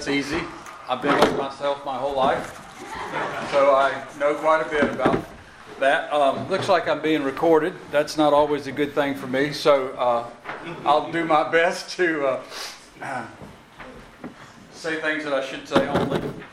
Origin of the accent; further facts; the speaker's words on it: Williston, South Carolina, United States; I'm a South Carolinian. I am from Aiken, South Carolina. That's actually not true because I'm from somewhere much smaller than that, near Aiken, but nobody, very few people know where Williston, South Carolina is.